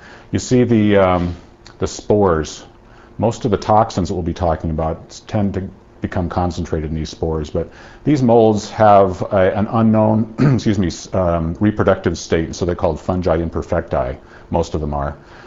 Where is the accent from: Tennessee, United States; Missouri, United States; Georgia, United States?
Tennessee, United States; in Tennessee. This is just in, you know, just so you know, I'm not making this up. This is just in my hometown paper, Thanksgiving Day.